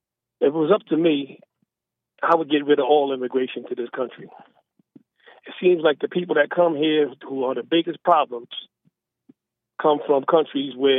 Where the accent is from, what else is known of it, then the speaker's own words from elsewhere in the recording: United States; my people, and I just happen to be a black man, but I'm an American first.